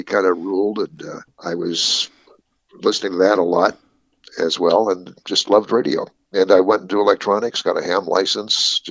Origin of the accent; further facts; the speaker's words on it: Omaha, Nebraska, United States; I was brought up in Omaha, and that's where Todd Storrs developed the Top 40 format.